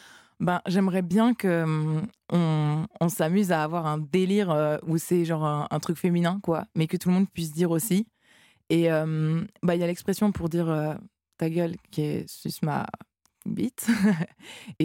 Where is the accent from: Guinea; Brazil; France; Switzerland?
Switzerland; je suis une Suisse toujours à l'heure